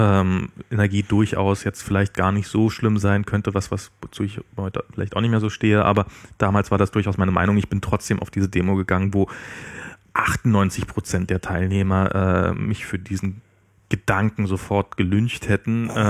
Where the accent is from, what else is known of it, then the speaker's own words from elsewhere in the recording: Germany; Naja, als Deutsche, also wie gesagt, das ist, wär diese Regierung noch kurzsichtiger, als ich es jemals gedacht hätte